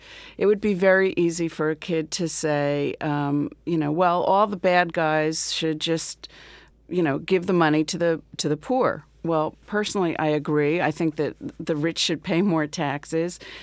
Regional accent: New Jersey, United States; I grew up in New Jersey in an upper-class community. And we were poor. We were, you know, there's like four poor Jews. We were among them.

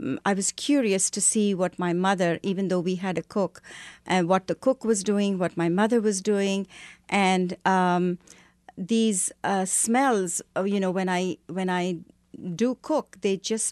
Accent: Lucknow, Uttar Pradesh, India; also born or lived in Delhi; my father was posted in one of the northern states called Uttar Pradesh, and I was raised in Lucknow, which is where actually that is the home that I remember so well, because that's where I lived my maximum

